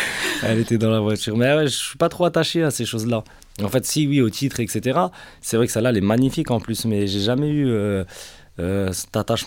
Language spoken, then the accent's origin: French; Mont-Saint-Martin, Grand Est, France; Je viens de Mont-Saint-Martin, une petite ville dans l'est de la France, en Meurthe-et-Moselle. Et j'ai grandi, j'ai habité là-bas toute ma vie. Je suis né là-bas, j'habite là-bas encore actuellement, et toute ma famille avec.